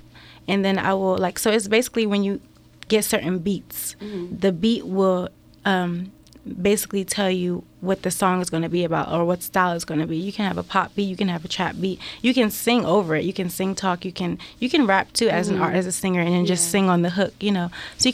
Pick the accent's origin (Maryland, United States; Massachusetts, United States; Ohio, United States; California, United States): Maryland, United States; I'm from Maryland, Peachy County.